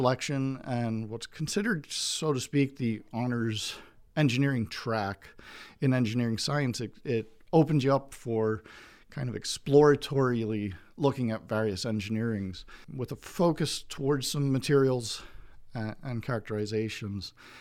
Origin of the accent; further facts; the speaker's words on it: Fearnaught, Pennsylvania, United States; born and raised in Pennsylvania, anthracite coal region, Schuylkill County, small little village known as Fearnaught, Pennsylvania, in the Higgins Valley.